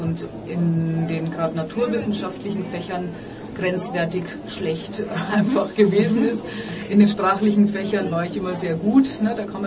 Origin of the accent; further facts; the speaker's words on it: Bavaria, Germany; War eine Jodelkönigin bei uns zu Hause in Bayern.